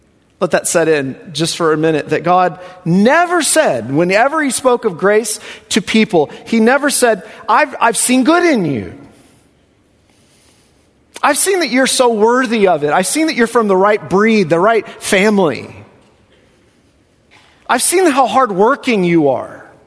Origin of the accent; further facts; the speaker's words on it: Lemoore, California, United States; as a pastor, I was raised in Lemoore, right?